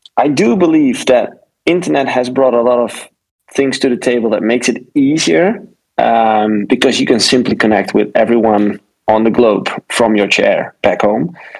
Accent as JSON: {"language": "English", "country": "Suriname", "said": "Because I'm from Suriname, where electronic dance music is only liked by a small group."}